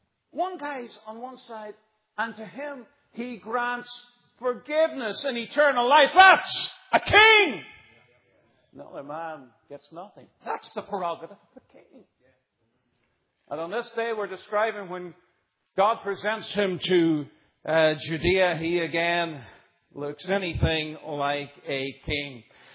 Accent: Ireland; Now, I grew up in Ireland and I was mad keen on the westerns.

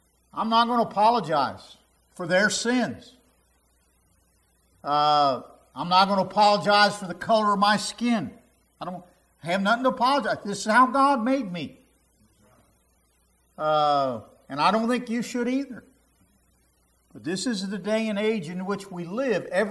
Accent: United States; born there; I am glad that I was born in America.

